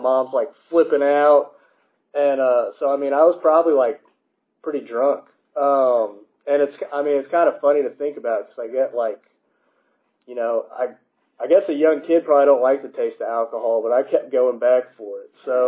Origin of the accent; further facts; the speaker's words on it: Kentucky, United States; born there; So other than that, I was born in Eastern Kentucky.